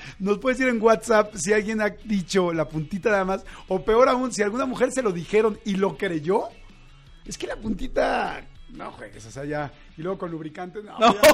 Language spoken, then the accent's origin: Spanish; Mexico; frases que amamos decir los mexicanos es cuando te encuentras a alguien en el extranjero